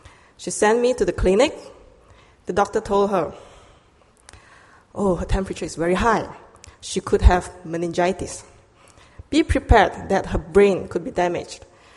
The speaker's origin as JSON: {"language": "English", "country": "Malaysia", "tie": "born or raised there", "said": "I'm from Malaysia. I'm Chinese, born in Malaysia. But I never feel that I belong to China, and I'm not Malay, I'm not obligated to become a Muslim"}